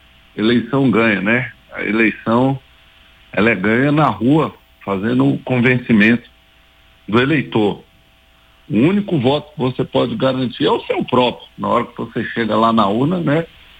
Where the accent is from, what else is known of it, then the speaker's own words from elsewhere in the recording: Brasília, Federal District, Brazil; born there; Eu nasci em Brasília, né? Comecei minha vida no serviço público de Brasília